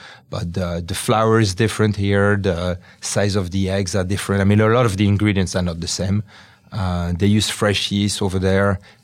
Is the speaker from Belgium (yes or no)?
yes; Wallonia, Belgium; so I grew up near Liège, where the waffles originate, and there is a small city called Vise, where I would go with my mom as a kid